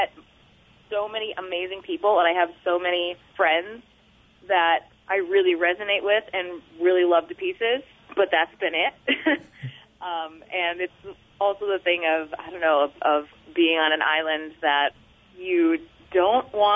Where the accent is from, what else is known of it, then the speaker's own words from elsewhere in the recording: Minnesota, United States; also born or lived in North Carolina; now in Sitka, United States; Sitka for 3.5 years. Before I was here, I was in North Carolina at grad school at Duke. And before that was growing up in Minnesota.